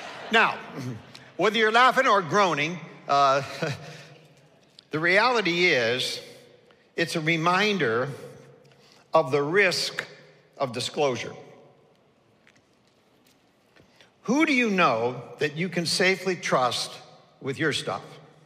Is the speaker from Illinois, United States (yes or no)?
yes; Chicago, Illinois, United States; when I say guys, I'm from Chicago initially, and that's why I talk